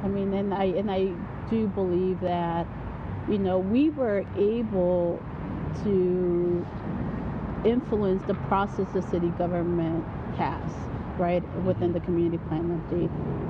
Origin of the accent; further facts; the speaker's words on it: San Diego, California, United States; Although I was born in Barilogan, I lived in Barilogan. I haven't lived here for the past 6-7 years.